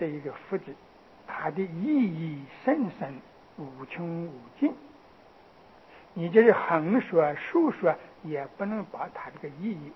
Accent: China; 这就是我们中国人呀，有靠料的这种习惯。

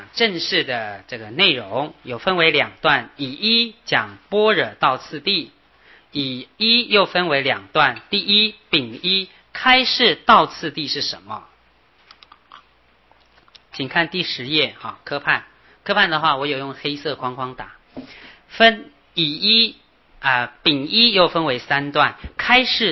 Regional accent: China; 我们中国人很不喜欢这样，会觉得哎呀，袒胸露背啊，对不对？

